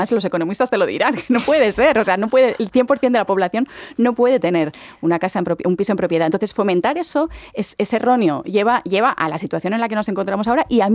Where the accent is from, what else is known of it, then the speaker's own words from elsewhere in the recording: Balearic Islands, Spain; Yo vengo de Mallorca. Mallorca, toda mi vida he oído decir que vivimos del turismo